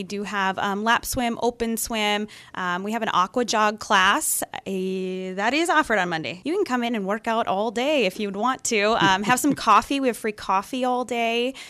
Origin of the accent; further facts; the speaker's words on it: East Grand Forks, Minnesota, United States; now in Valley City, United States; I am originally from East Grand Forks, Minnesota.